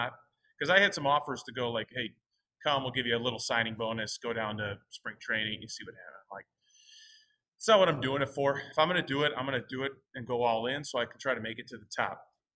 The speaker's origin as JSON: {"language": "English", "region": "Illinois", "country": "United States", "tie": "born or raised there", "said": "even in at a young age in high school, just being an athlete growing up in Chicagoland."}